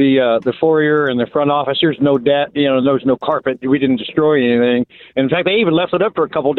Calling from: Lawrence, United States; Hey, I'm from Lawrence, and Scott, I remember when you were on the radio back then.

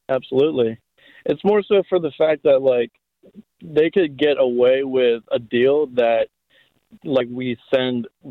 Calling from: Robinson, Pennsylvania, United States; Robinson.

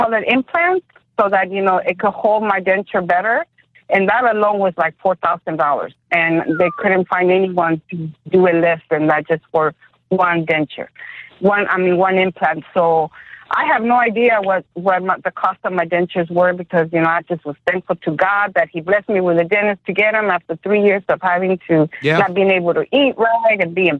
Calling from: Decatur, Georgia, United States; I am calling you from Decatur, Georgia.

